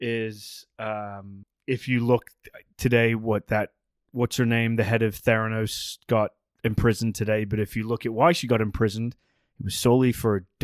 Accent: England, United Kingdom; Yeah, I mean, you know, I'm English. My whole family's English.

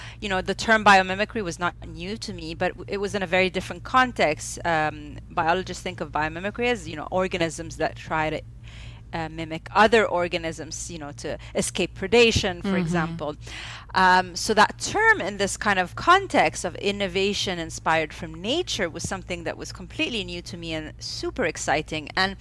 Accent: Egypt; moved away as an adult; now in United States; I am half Egyptian, half Italian. I was born and raised in Egypt. I only moved to the U.S. 5 years ago to pursue this academic career.

